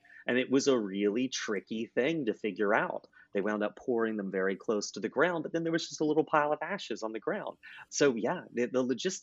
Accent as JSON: {"language": "English", "region": "the South", "country": "United States", "said": "I'm from the South and I've got lots of family down here still."}